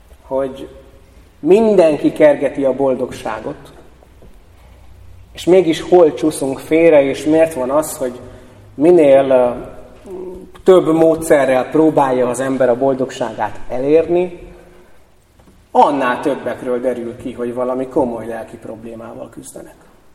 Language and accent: Hungarian; Bakony, Hungary; Félig meddig bakonyi gyerek vagyok, mindig elborzodok azon, mikor sétálok a bakonyba